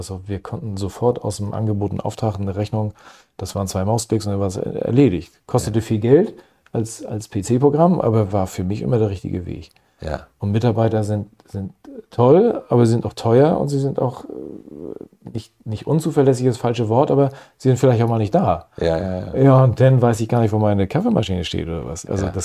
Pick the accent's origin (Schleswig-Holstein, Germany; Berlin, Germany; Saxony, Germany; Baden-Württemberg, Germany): Schleswig-Holstein, Germany; Preetz; Nun komme ich vom Dorf aus Scharsdorf, Schallhorn und Preetz, mich kennt hier jeder.